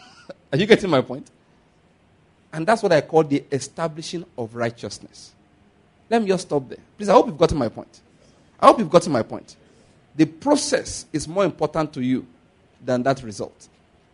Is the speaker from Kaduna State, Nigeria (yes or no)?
no; Ondo, Nigeria; And I'm from Ondo State, naturally speaking.